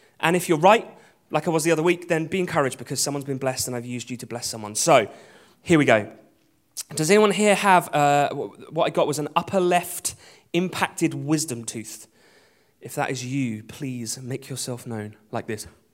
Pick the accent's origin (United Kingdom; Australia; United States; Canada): United Kingdom; because I'm very British